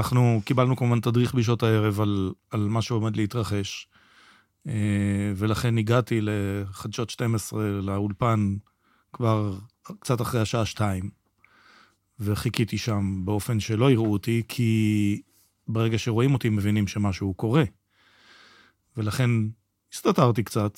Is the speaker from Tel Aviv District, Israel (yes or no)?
no; Kvutzat Yavne, Central District, Israel; אני מקבוצת יבנה, נולדתי שם, אני חבר קיבוץ.